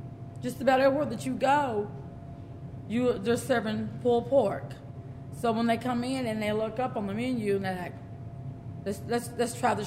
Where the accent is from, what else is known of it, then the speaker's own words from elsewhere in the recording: United States; I'm born and raised in Monroe County. Been here all my life.